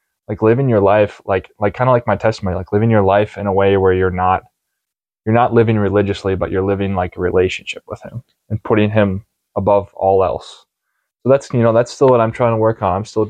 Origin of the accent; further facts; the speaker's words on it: Plymouth, Minnesota, United States; So I'm originally from Minnesota area. Mm-hmm. So Plymouth, Minnesota.